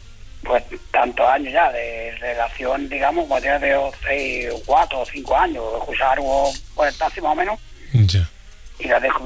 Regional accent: Conil de la Frontera, Andalusia, Spain; Yo, la edad que tengo 44 años, y yo he estado... Pues, yo soy de aquí, de un pueblo de Cádiz. Yo soy de Conil de la Frontera.

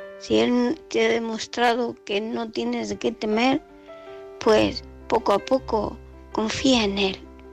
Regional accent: Murcia, Region of Murcia, Spain; de Murcia.

